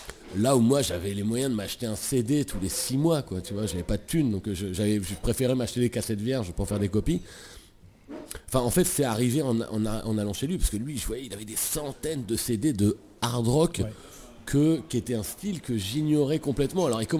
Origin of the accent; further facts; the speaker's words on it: Eu, Normandy, France; Donc, la ville 2, c'est là où j'ai grandi, c'est D'EU, ça s'écrit EU, la ville, EU, la ville E.